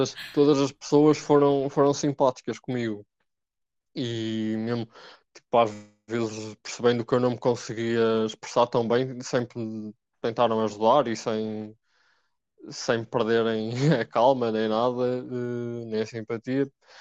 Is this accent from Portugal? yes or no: yes; Nogueira, Portugal; A minha aldeia, Nogueira, tem uma banda filarmónica. E eu comecei a aprender com 7 anos.